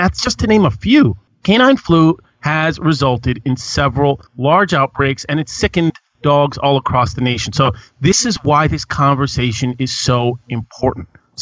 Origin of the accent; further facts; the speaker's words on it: Connecticut, United States; I live in, I'll just pick a random state, Connecticut. No, it's not random. I'm actually from Connecticut.